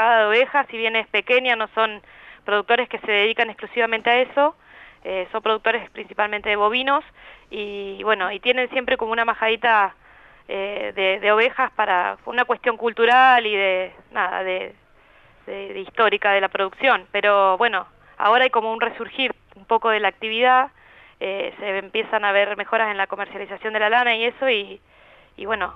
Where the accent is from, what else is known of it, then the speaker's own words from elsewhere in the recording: Rio Colorado, Río Negro, Argentina; born there; also born or lived in Bahia Blanca; yo soy nacida acá en Río Colorado, me fui a estudiar a la Universidad del Sur en Bahía Blanca